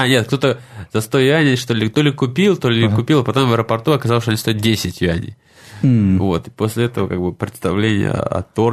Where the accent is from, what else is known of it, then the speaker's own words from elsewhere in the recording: Russia; now in China; А я приехал из России, а так у меня 44-45 размер, в Китае очень трудно купить